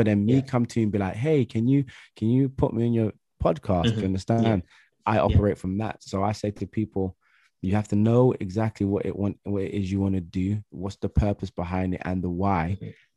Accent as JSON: {"language": "English", "region": "London", "country": "United Kingdom", "said": "And this is in Nottingham and I'm from London."}